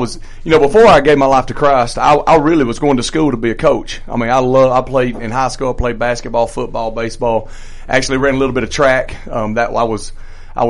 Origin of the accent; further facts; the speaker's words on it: Morris, Alabama, United States; Well, I was raised in Morris, Alabama. Went to Mortimer Jordan High School, and got married, moved to Corner, and then from Corner we moved to Gardendale